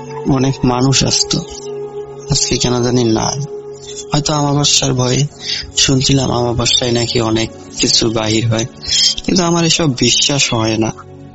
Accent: Nageshwari, Rangpur Division, Bangladesh; আমার বাড়ি কুড়িগ্রাম জেলার নাগেশ্বরী থানায়। গ্রামের নামটি হলো কাদিটারি।

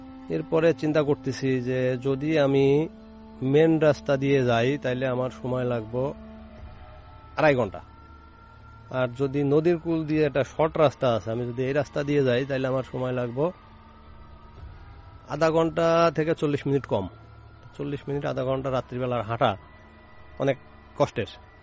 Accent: Narail, Khulna Division, Bangladesh; আমাদের বাড়ি নড়াইল লগা থানায়

